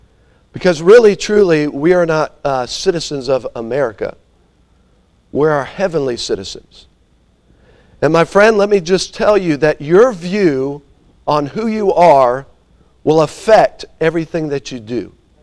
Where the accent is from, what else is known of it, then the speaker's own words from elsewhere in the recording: Florida, United States; I'm from Florida, and I like the snow more than I do the heat.